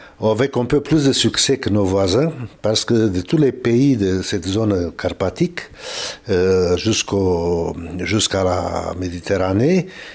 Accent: Suceava County, Romania; Je viens d'une petite ville de Bukovina, qui est un territoire de rêve au nord-est de la Roumanie.

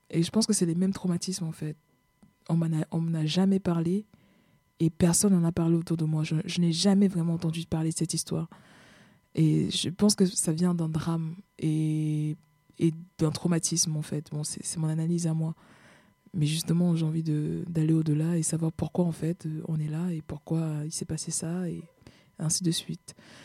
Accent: Cameroon; vu que je suis camerounaise, au Cameroun, c'est le franc CFA.

